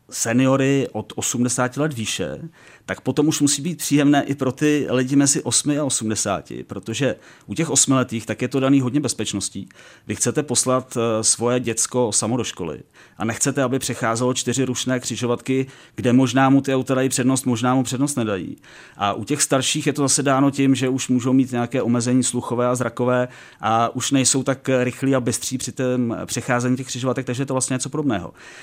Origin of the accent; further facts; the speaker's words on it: Plzeň, Plzeň Region, Czechia; Moje rodné město je Plzeň.